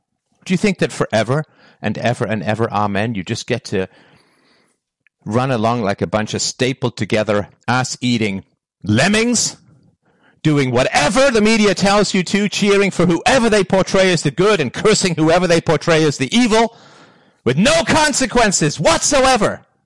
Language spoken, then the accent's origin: English; England, United Kingdom; When I was a kid growing up in England